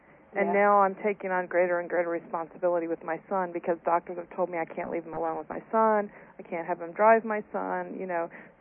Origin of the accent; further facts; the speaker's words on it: Louisiana, United States; I'm from Louisiana.